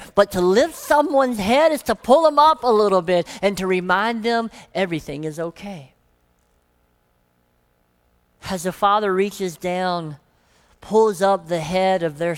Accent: Deep South, United States; I grew up in the Deep South, and we do word pictures very well.

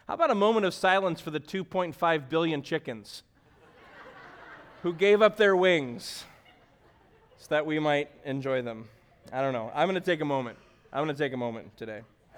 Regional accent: Chicago, Illinois, United States; also born or lived in Wisconsin, United States; I'm from Chicago, so we've been Bears fans our entire lives

